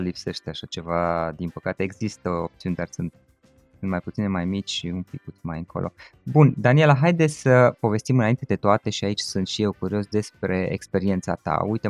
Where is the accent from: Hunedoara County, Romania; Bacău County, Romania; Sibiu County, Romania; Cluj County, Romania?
Cluj County, Romania; Cluj-Napoca; la Cluj, de unde sunt eu